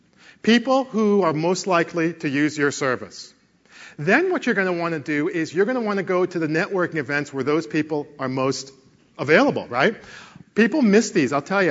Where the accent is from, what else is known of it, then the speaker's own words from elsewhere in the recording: Connecticut, United States; Born and raised in Connecticut, actually, went to school in North Carolina.